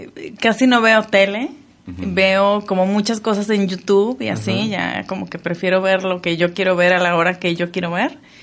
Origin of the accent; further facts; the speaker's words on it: Guadalajara, Jalisco, Mexico; now in Mexico City, Mexico; me mudé de aquí de Guadalajara al DF. Yo todavía vivía con mis papás en esa época.